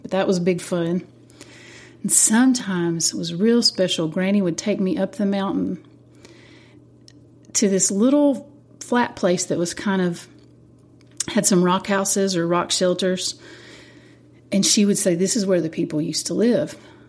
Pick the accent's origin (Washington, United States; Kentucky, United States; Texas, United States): Kentucky, United States; At least that's how I was taught to think growing up in Eastern Kentucky.